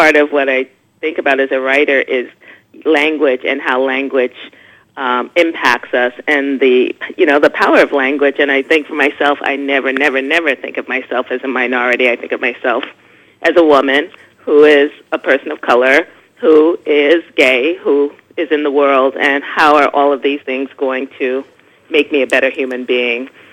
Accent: Greenville, South Carolina, United States; moved away as an adult; also born or lived in Ohio; now in Brooklyn, United States; No, I was born in Ohio, and I left there when I was an infant and moved to Greenville, South Carolina, where my maternal grandparents were.

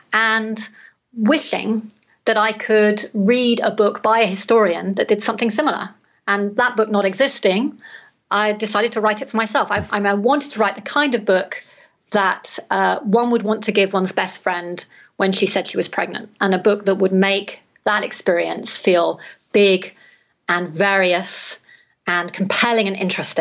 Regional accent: England, United Kingdom; I think in being English, I come from a culture that has different contemporary expectations about what it is to be a parent

